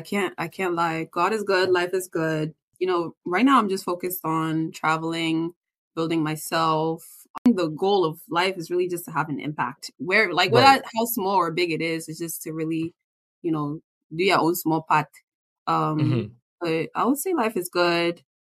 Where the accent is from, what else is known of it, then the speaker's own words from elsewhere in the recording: Houston, Texas, United States; now in New York, United States; I grew up in Houston, Texas. Shout out to H-Town. And I live in New York now.